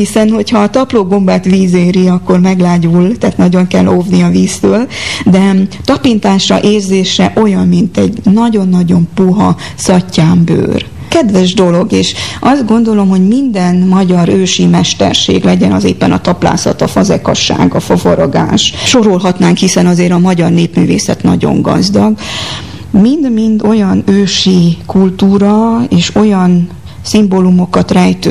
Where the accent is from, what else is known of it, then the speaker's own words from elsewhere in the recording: Korond, Harghita, Romania; Erdélyben, Korondon, ott nap mint nap azzal szembesültem, abba születtem, hogy gyönyörű tárgyakat alkottak a szüleim